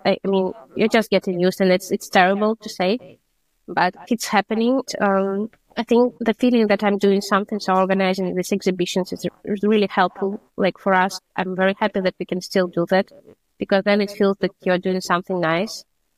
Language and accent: English; Ukraine; I was lucky to be from central Ukraine, and yeah, I could still go to my hometown.